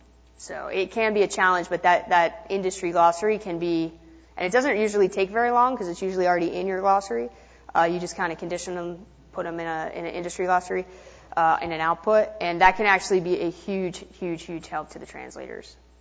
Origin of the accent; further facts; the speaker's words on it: Boston, Massachusetts, United States; I don't bite, I promise. Even though I'm from Boston.